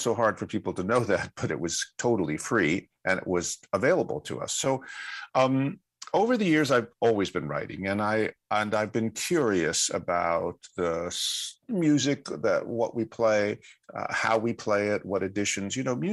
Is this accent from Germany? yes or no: no; New York City, New York, United States; I've been going to concerts, theater, and opera since I was very, very young, growing up in New York City